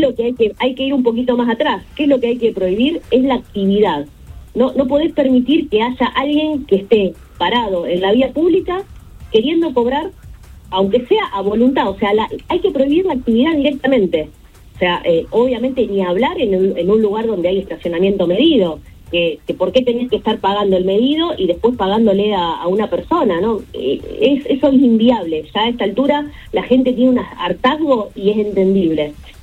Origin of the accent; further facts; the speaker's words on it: Rosario, Santa Fe, Argentina; Nosotros somos rosarinos, nosotros sabemos qué tenemos que hacer